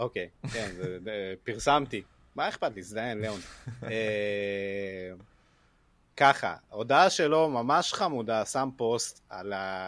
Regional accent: Brazil; מה אני אעשה? ברזילאי, זה בדם, זה מה יש.

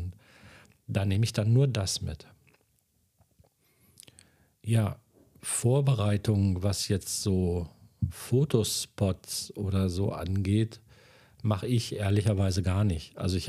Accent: Göttingen, Lower Saxony, Germany; morgen gleich schon geht es in meine Heimatstadt nach Göttingen

